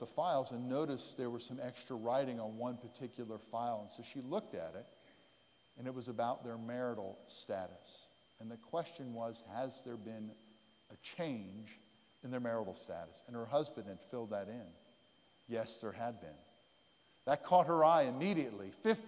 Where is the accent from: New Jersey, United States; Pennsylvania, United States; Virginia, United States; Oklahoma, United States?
Pennsylvania, United States; Lititz; I had the Wilbur Chocolate Factory, was in Lititz, Pennsylvania, where I grew up. The downtown community pool and the downtown park all smells of chocolate.